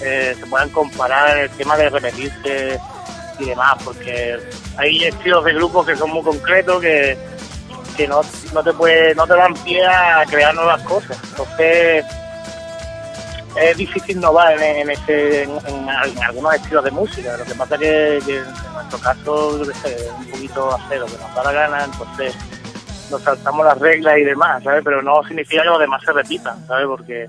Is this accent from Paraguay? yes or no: no; Huelva, Andalusia, Spain; nosotros somos de Huelva, es una ciudad pequeña, nosotros nos conocemos de siempre, los músicos de Huelva